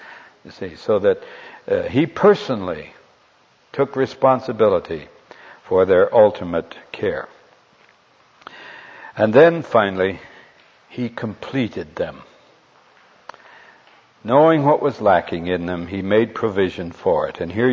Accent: Montana, United States; I grew up in Montana, where there are a lot of sheep.

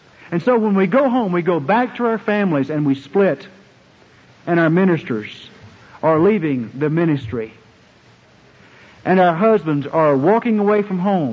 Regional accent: Ovett, Mississippi, United States; I grew up in Ovette, Mississippi. Really, I grew up out from Ovette, Mississippi, near a giant oak tree. In fact, it is about 15 miles from Ovette, Mississippi, where I grew up.

